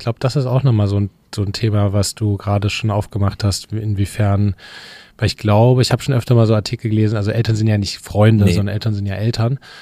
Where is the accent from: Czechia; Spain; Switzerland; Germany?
Germany; Leipzig, Saxony; also ich komme aus dem Osten, aus Leipzig